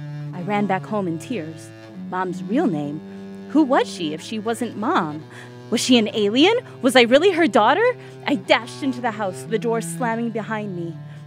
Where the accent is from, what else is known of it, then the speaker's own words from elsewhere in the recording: Wisconsin, United States; I grew up in Wisconsin, surrounded by land, and have never seen coral in my life.